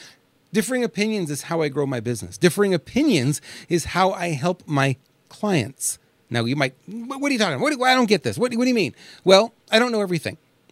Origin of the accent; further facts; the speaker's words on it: Canada; also born or lived in New York, United States; I grew up in Canada, for some of you who know. I was born in New York, but I actually grew up in Canada.